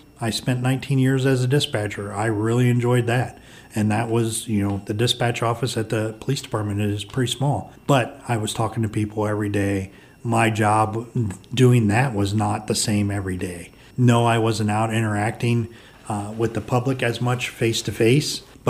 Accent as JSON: {"language": "English", "town": "Worcester", "country": "United States", "said": "I'm originally from the Worcester area."}